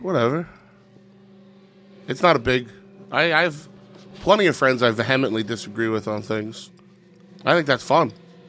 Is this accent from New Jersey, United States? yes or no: yes; New Jersey, United States; Well, I mean, I'm from Jersey, so when I watch Sopranos, I'm like, yeah, those are people I grew up around.